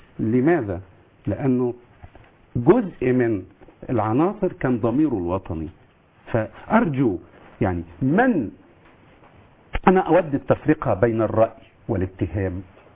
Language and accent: Arabic; Egypt; نحن مصريون